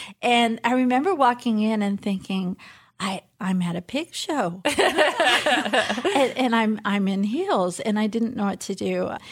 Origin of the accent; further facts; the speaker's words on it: Tulsa, Oklahoma, United States; So I was raised in Tulsa, Oklahoma. I was a city girl all the way through.